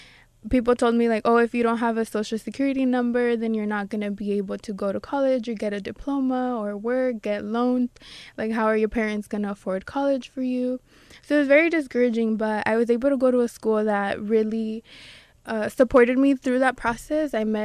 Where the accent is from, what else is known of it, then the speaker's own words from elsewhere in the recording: United States; also born or lived in Tlaxcala, Mexico; I am a DACA recipient. I migrated to the United States when I was 1.5.